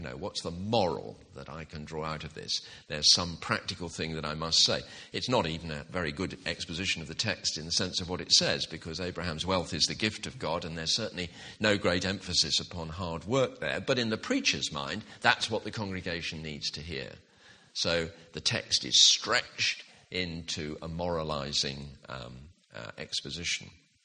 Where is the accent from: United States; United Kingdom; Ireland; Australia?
United Kingdom; England; When I grew up in England in the 50s and 60s